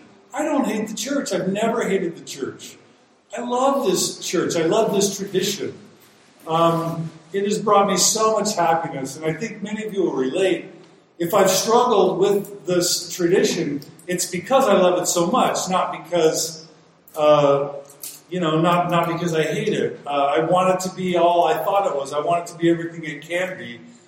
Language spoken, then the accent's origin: English; Texas, United States; Even though I was raised in Texas, Mormonism is what defined our family.